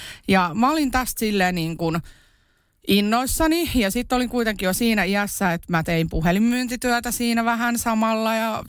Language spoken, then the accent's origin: Finnish; Kerava, Uusimaa, Finland; also born or lived in Iisalmi; mähän olen syntynyt Iisalmessa ja sitten mä olin noin puolivuotias, kun me muutettiin Keravalle